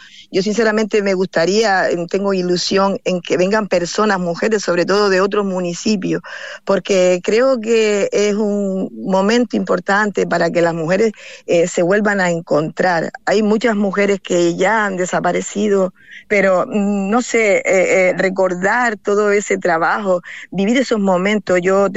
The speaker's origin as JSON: {"language": "Spanish", "town": "Tuineje", "region": "Canary Islands", "country": "Spain", "tie": "born or raised there", "said": "Yo me crié en Tuineje como pueblo, y allí antiguamente pues no había luz eléctrica, la luz llegó muy tarde"}